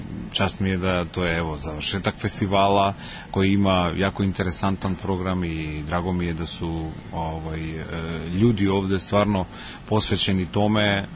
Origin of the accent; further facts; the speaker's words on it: North Macedonia; dok sam rastao u Makedoniji se to stvarno puno pevalo